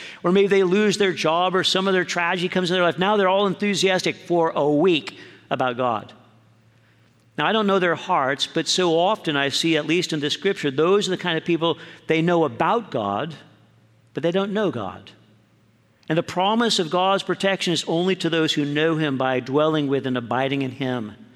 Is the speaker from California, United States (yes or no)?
yes; Santa Barbara, California, United States; my family and I grew up in Santa Barbara, and I remember when the Box Canyon fire was moving towards our house. We lived in Santa Barbara proper.